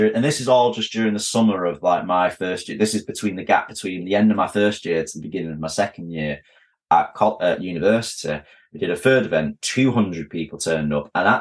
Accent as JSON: {"language": "English", "town": "Manchester", "region": "North West England", "country": "United Kingdom", "said": "I love Manchester. I'm a Mancunian, but I think it's the greatest city ever."}